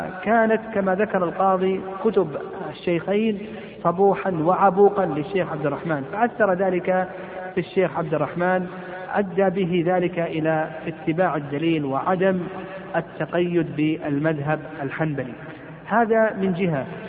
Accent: Al-Qassim, Saudi Arabia; وقد عاصرنا بعض المشايخ عندنا في القصيم

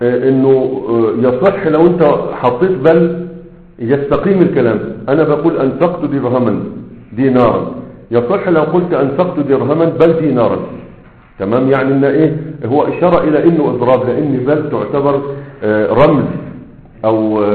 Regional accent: Egypt; هرب راح عندنا في مصر في بوصير

